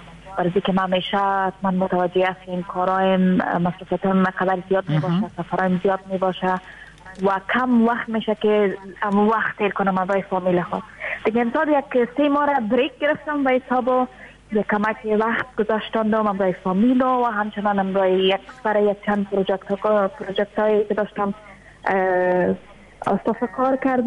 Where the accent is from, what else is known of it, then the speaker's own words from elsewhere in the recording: Afghanistan; moved away; ما اگرچه دیر نشد از افغانستان آمدم، یک دسته ماه میشه